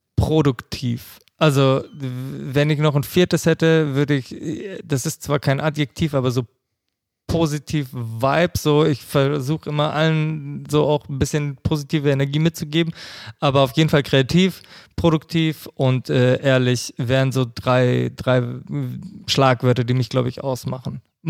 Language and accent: German; Germany; born there; also born or lived in Greece; ich bin in Deutschland geboren, war dann zwischenzeitlich eine Zeit lang in Griechenland und bin jetzt wieder in Deutschland.